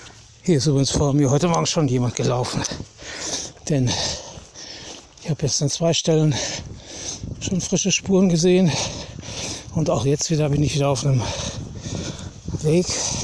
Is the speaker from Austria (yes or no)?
no; North Rhine-Westphalia, Germany; so wie bei uns im Ruhrgebiet auch diese kleinen Wege immer sind.